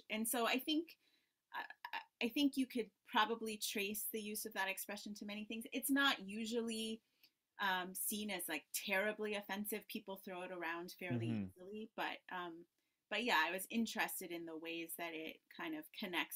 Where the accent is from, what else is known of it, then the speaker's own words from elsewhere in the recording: Tanzania; born there; I was born in Tanzania, which is a country that neither of my parents had deep connections to, but I was born there because my father was stationed to work there at the time.